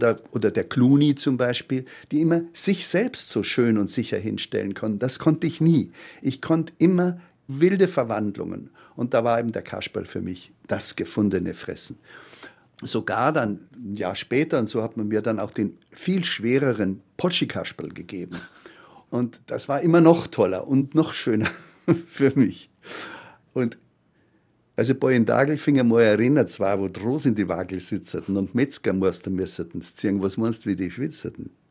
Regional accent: Ammerland, Bavaria, Germany; dass ich in Ammerland aufgewachsen bin am Starnberger See

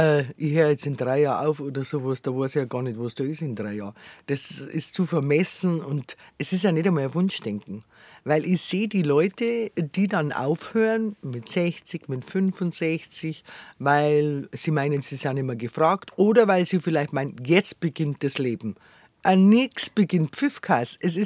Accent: Bavaria, Germany; accent: Bavarian; Ich habe direkt ein bisschen Angst, dass es zu bayerisch dann redet, gell?

